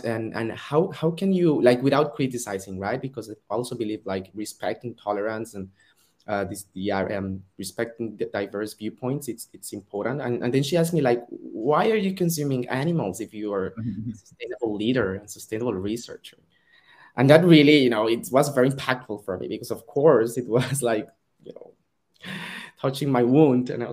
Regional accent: Bogotá, Colombia; moved away as an adult; now in Barcelona, Spain; as you said, I'm originally from Colombia, from Bogota, big city. So I came to Europe almost 3 years ago for the, you know, studying purposes.

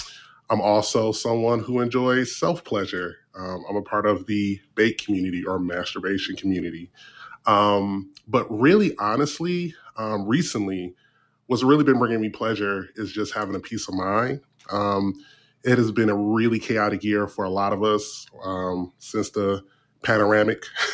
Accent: Detroit, Michigan, United States; I'm from Detroit, Michigan.

